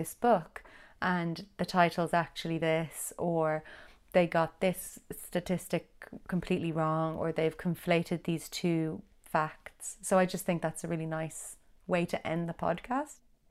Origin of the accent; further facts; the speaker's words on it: Ireland; I'm an Irish artist.